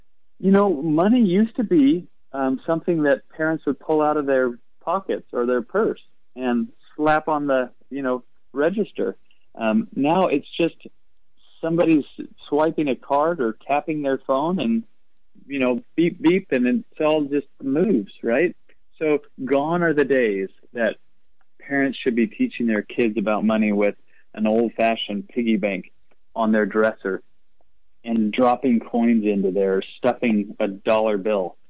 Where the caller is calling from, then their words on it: Arizona, United States; Arizona. We're burning alive down here, but, you know, this is just what we deal with.